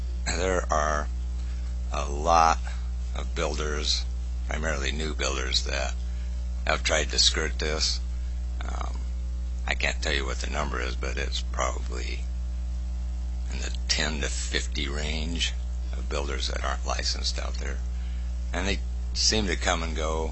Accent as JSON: {"language": "English", "town": "Palmer", "region": "Alaska", "country": "United States", "also_born_or_lived": "Wasilla", "said": "from Palmer and Wasilla, a builder up there."}